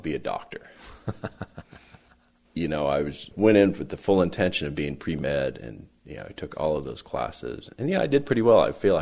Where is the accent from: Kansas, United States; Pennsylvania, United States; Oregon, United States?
Oregon, United States; Hermiston; I grew up in rural eastern Oregon, in a little town called Hermiston, sort of northeastern Oregon. And my family, they were farmers.